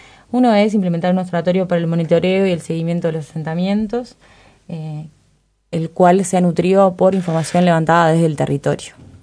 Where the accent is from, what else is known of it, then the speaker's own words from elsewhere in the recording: Maldonado, Uruguay; yo soy de Maldonado y fui a Maldonado.